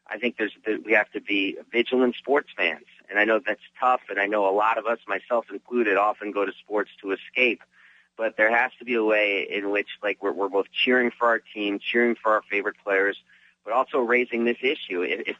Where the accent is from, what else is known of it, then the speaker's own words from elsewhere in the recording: New York City, New York, United States; now in Washington, D.C., United States; I'm a Mets fan. I'm from New York City, but I've lived in D.C. 17 years